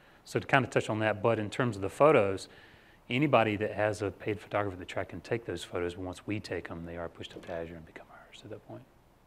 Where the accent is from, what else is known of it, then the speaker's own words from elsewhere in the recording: Charlotte, North Carolina, United States; So I grew up in Charlotte, which helps a lot because they're located in Charlotte.